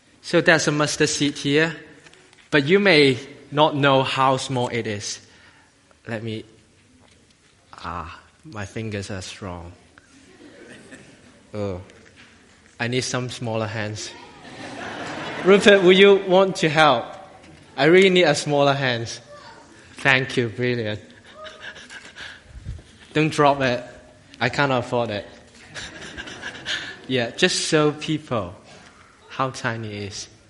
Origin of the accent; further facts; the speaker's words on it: Hong Kong; English is a second language; My accent wasn't great, you know. I'm not from here, you can tell. I'm from Hong Kong.